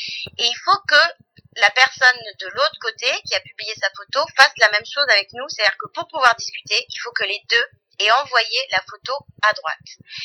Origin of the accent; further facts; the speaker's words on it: Tulle, Nouvelle-Aquitaine, France; born there; Je suis né à Tulle.